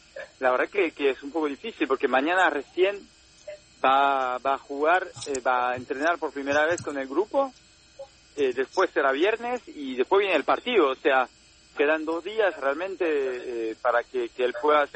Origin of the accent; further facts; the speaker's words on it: France; Spanish is a second language; en mi país, en Francia, algo inesperado hace 5 días